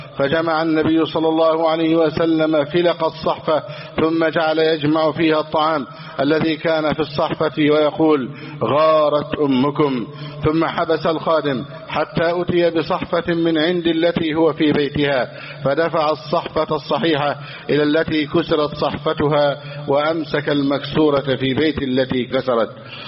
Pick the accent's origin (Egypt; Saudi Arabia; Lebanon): Egypt; اللهم احفظ بلدنا مصر، اللهم احفظ مصر سخاء رخاء